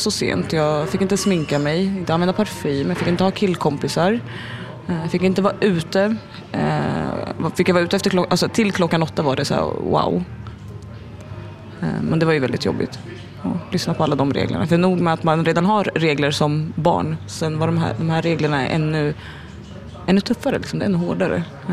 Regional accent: Sweden; also born or lived in North Africa; Jag är född i Nordafrika. Jag kom till Sverige som väldigt liten. Uppvuxen i en väldigt liten stad, ungefär 20 mil utanför Stockholm. Uppvuxen i en väldigt konservativ familj, väldigt religiös familj.

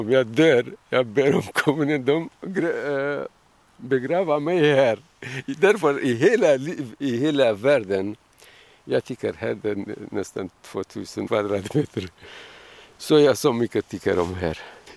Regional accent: Kurdistan Region, Iraq; Swedish is a second language; Ja, jag kommer från Kurdistan i Irak. Jag var i Peshmerga nästan 10 år.

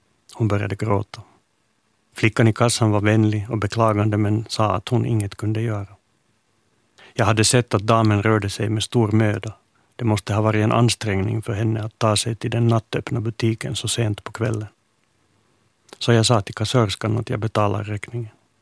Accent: Finland; now in Sweden; Hemma i Finland finns en människotyp som jag är allergisk mot.

